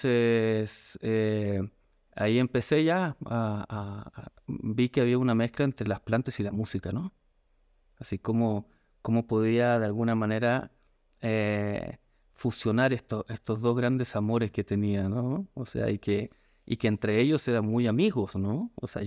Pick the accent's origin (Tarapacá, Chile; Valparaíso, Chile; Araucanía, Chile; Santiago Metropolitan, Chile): Santiago Metropolitan, Chile; Santiago; born there; Nací en Santiago de Chile, la capital.